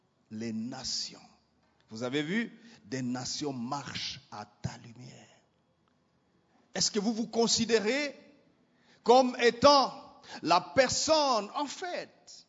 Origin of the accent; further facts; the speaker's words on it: Goma, North Kivu, DR Congo; Je suis un petit monsieur de Goma. Je suis né à Birere, à la petite barrière.